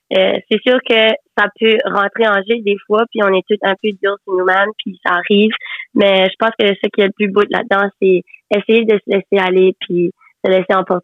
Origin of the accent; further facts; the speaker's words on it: New Brunswick, Canada; on parle le chiac, je viens de l'Acadie, fait que c'est comme ça qu'on parle un petit peu chez nous